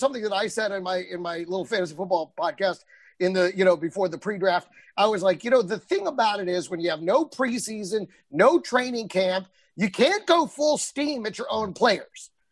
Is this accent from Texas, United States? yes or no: yes; Dallas, Texas, United States; also born or lived in San Jose; I was born in San Jose, but I was raised in Dallas.